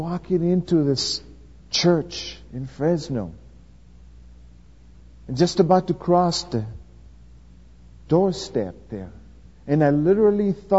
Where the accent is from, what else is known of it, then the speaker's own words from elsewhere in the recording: Israel; They told him I'm from Israel.